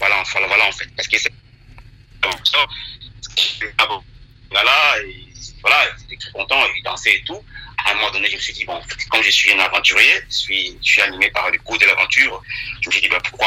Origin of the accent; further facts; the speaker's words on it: DR Congo; now in Switzerland; je suis congolais, donc je suis né au Congo, donc je suis pas né en Suisse déjà au premier abord, et j'ai été baigné durant toute mon enfance par cette belle congolaise, par cette belle rumba congolaise.